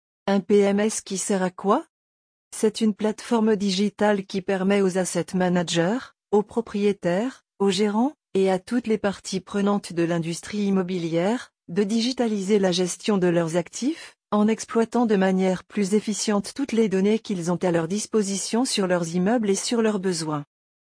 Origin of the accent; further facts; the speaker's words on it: Tunisia; now in Switzerland; Je suis originaire de Tunisie, et quand j'ai cherché où faire une formation technique